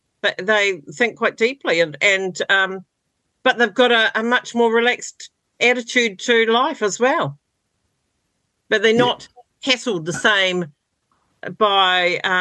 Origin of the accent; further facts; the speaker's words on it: Roxburgh, Otago, New Zealand; born there; now in North Island, New Zealand; I was born in Roxburgh, so I mean, I love the South Island, but here I am living in the North.